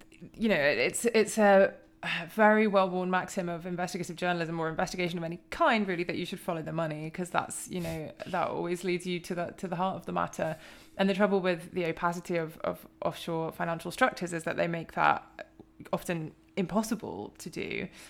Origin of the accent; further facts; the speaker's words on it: United Kingdom; Well, I am British, and London is by many estimates the money laundering capital of the world.